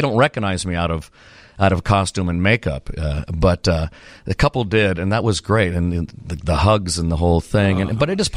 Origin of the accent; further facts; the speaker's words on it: California, United States; I'm from California, and I came wearing my Palm Springs outfit.